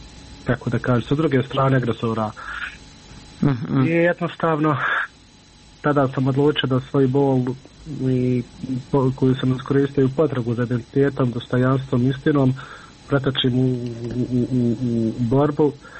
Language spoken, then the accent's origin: Bosnian; Bosnia & Herzegovina; ako smo imali lične karte ovaj kod nas u Bosni, bili smo nevidljivi od sistema